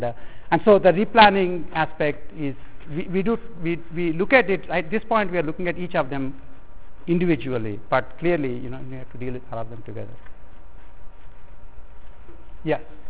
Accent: India; accent: Indian English; You know, I'm from India and I actually speak the Indian English, which is much more grammatical actually.

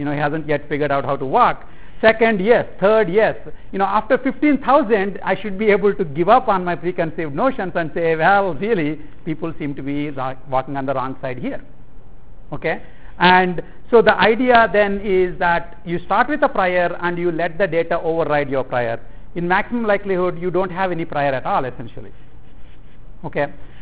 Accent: India; So for example, I came from India

